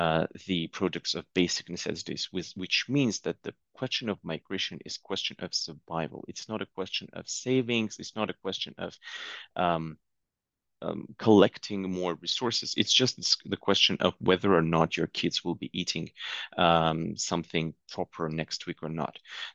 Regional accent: Samarkand, Samarqand Region, Uzbekistan; English is a second language; From my hometown, from Samarkand, around 30,000 people were previously working in Israel.

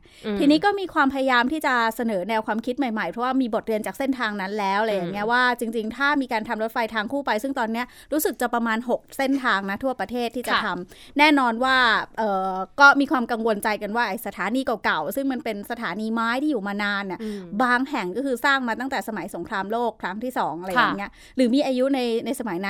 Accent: Chachoengsao, Thailand; ดิฉันนี่แค่กรุงเทพกลับบ้านที่ฉะเชิงเทราบ้านอยู่แปดริ้วไง

